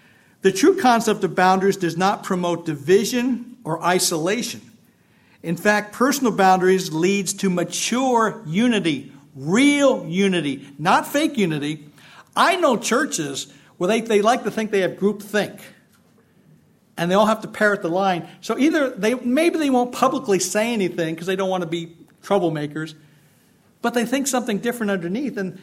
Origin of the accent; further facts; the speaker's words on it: Pennsylvania, United States; I grew up here in Pennsylvania and around some great Italian families.